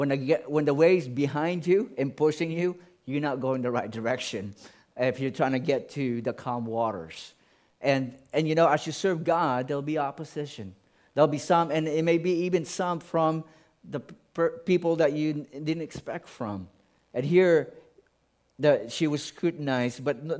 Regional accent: Philippines; I grew up in the Philippines, and we live by the ocean.

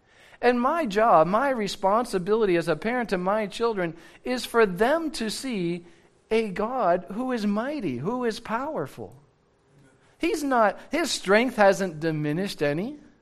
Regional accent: Cleveland, Ohio, United States; I grew up in Cleveland, Ohio, just on the other side of the lake, so I call it Southern Ontario, all right?

